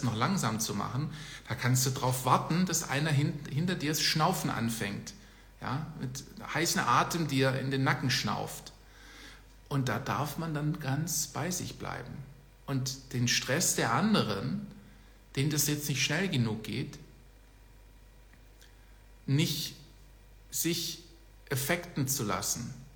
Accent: Germany; moved away; Ich komme ja auch aus Germany. Ich habe ja da 20 Jahre gewohnt, bis ich dann, also im Teenageralter dann irgendwann oder kurz Anfang der 20er wieder dann Deutschland verlassen haben.

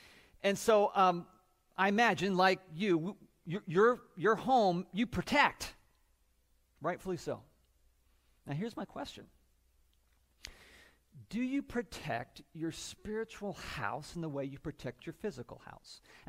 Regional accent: Houston, Texas, United States; moved away; And we came here from Houston, Texas.

